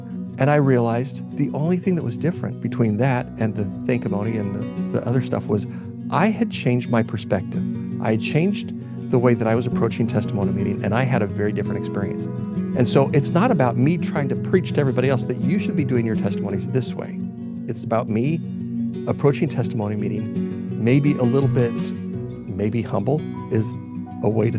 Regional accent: California, United States; also born or lived in Utah; I grew up in California, served a mission, Portugal for 2 years. Lisbon, Portugal.

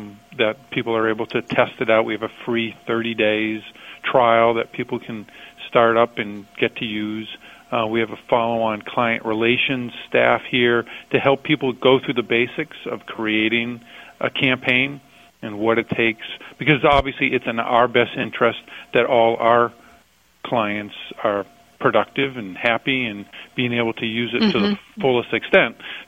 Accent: New Hampshire, United States; Again, I told you I was from New Hampshire

